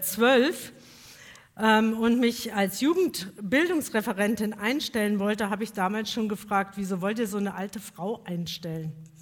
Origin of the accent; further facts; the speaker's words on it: Adelsdorf, Bavaria, Germany; ich komme aus der Nähe von Erlangen, da wohne ich, Adelsdorf, kennt fast keiner, aber da komme ich her.